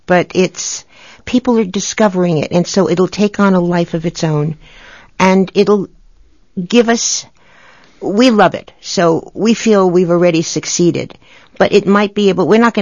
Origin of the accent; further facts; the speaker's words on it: Bronx, New York, United States; accent: Bronx; Well, if you want to hear the real accent, because I'm from the Bronx, you know, if you want to hear that, you can hear that.